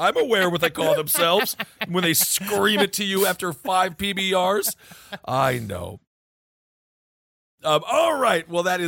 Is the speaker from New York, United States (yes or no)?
no; Wisconsin, United States; so now we're going to go to my home state of Wisconsin